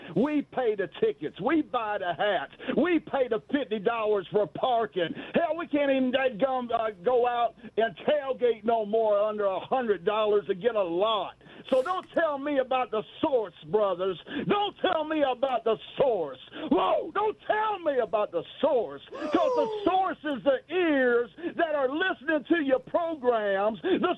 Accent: United States; You might be from South Florida, but I'm from Redneck Walker County. If you can survive in Redneck Walker County, baby, you can survive anywhere.

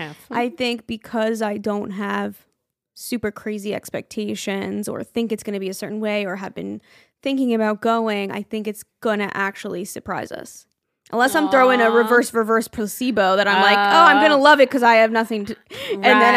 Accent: United States; I'm not like real Italian, I'm American Italian, but like my great great grandparents were from Sicily, and like I just always grew up around American Italian culture.

